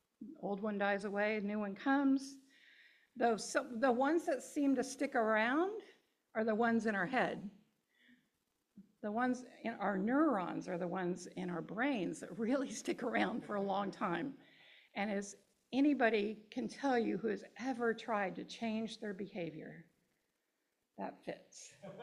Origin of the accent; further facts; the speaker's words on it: Kansas, United States; also born or lived in Oregon; I'm from Kansas, and then I lived in Oregon, and it's different. I wasn't in Kansas anymore.